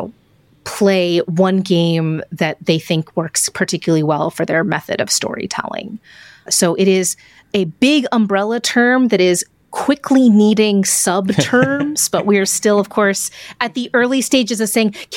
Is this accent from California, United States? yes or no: no; Texas, United States; And also, because I'm from Texas, Steve Jackson games.